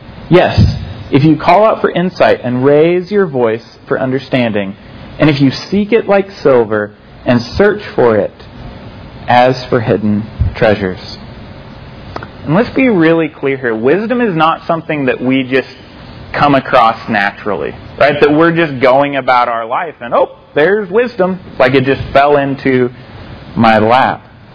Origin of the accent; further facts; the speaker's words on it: Fort Scott, Kansas, United States; So we had this place I grew up in Fort Scott, Kansas, and we had open lunch in high school